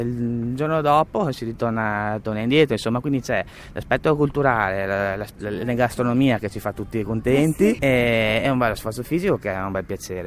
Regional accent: Padua, Veneto, Italy; Io sono di Padova e quindi lavorerò quantomeno in qualche zona a me accessibile.

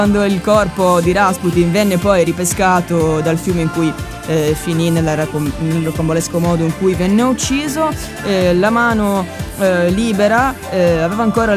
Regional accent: Sardinia, Italy; io sono cresciuto in Sardegna, se uno ti mette occhio, uno si prende male, perché un po' ci si crede in Sardegna queste cose

